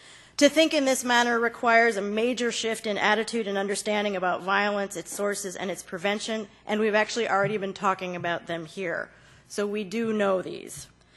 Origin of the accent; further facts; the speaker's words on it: United States; now in Canada; my perspective is as an American who has been steeped in the U.S. rhetoric of the war on crime, the war on drugs, and the war on terror